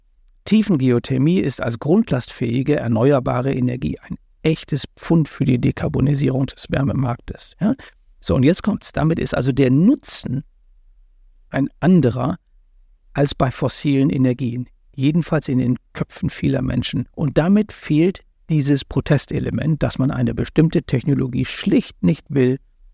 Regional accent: Germany; Aber wo wir uns als Deutsche unterscheiden, zum Beispiel auch von unseren unmittelbaren europäischen Nachbarn

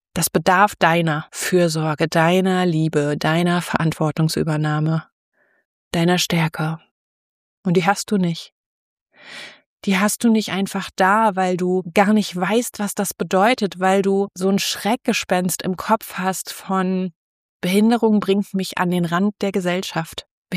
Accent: Bielefeld, North Rhine-Westphalia, Germany; ich bin groß geworden in Nordrhein-Westfalen, in Bielefeld.

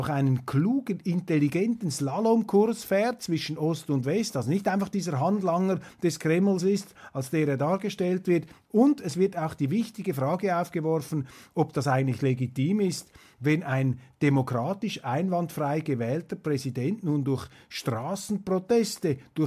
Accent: Switzerland; Das sehe ich natürlich als Schweizer mit großer Skepsis und rufe dann natürlich meinen Landsleuten zu, liebe Schweizer, hütet euch vor der Europäischen Union

